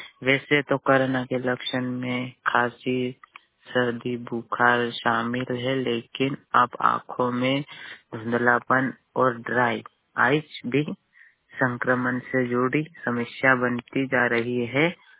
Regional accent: Chandrada, Madhya Pradesh, India; बड़वानी जिले के ग्राम पंचायत चंद्रड़ा का निवासी हूं।

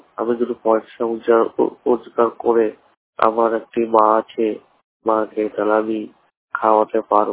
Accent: Murshidabad, West Bengal, India; আমার বাড়ি মুর্শিদাবাদ।

